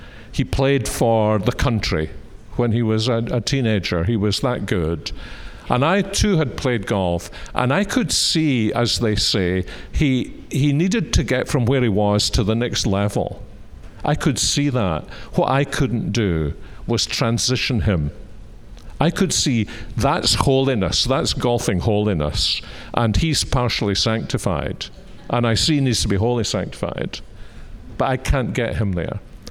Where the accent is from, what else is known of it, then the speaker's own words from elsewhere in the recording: Scotland, United Kingdom; So we're Scottish, we are a golfing family.